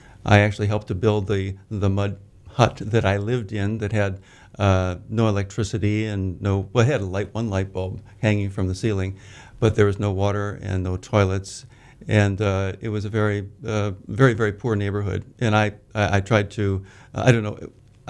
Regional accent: Illinois, United States; I'm a Midwesterner. I grew up near Chicago and did undergraduate work at Notre Dame and then urban planning at Wisconsin

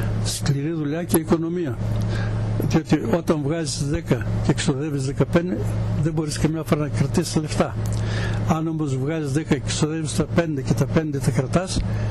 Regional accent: Greece; 3 μήνες στο Μασατσούσετ και 6 μήνες στην Ελλάδα, στο χωριό μου.

